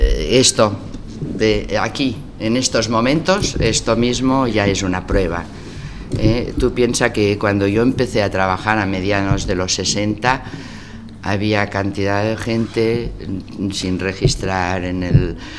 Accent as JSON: {"language": "Spanish", "town": "Banyoles", "region": "Catalonia", "country": "Spain", "said": "yo soy de Bañolas, hay un lago, si lo conocéis, y como estaba cerca de Figueras y entre Figueras y Gerona"}